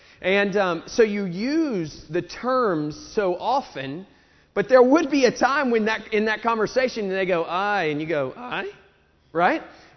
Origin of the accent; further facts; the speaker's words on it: Southern United States, United States; accent: southern redneck; I still have my southern redneck accent, which is not quite as novel where I'm from.